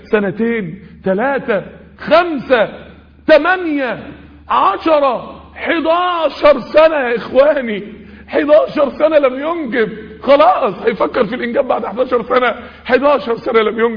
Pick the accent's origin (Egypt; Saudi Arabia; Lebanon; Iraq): Egypt; Mansoura, Dakahlia; يعني القهوة دي في منطقة عندنا في المنصورة